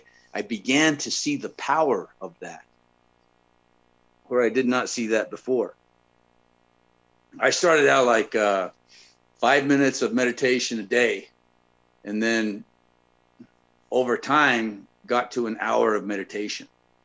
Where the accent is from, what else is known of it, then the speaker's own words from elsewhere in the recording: Salt Lake City, Utah, United States; also born or lived in Navajo Reservation; I was born on the Navajo Reservation, but raised in Salt Lake City area, away from my culture, language, and tradition.